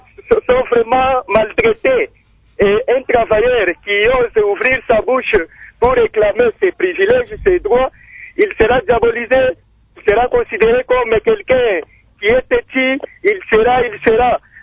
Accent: Lubumbashi, Haut-Katanga, DR Congo; ici chez nous au Congo et particulièrement à Lubumbashi

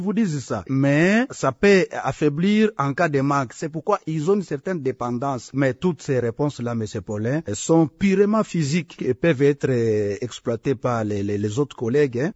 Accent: Maniema, DR Congo; il y a même les enfants de l'école primaire chez nous au Maniema qui commencent à inhaler cette substance-là.

